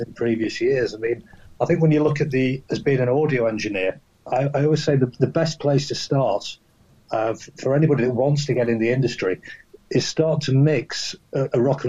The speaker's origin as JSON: {"language": "English", "country": "United Kingdom", "said": "as a British engineer, you'd expect me to come out with something like"}